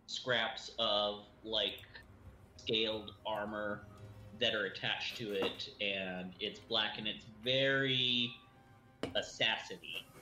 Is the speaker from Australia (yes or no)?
no; the South, United States; I might be pasty, but I grew up in the South. I know what flavor it is.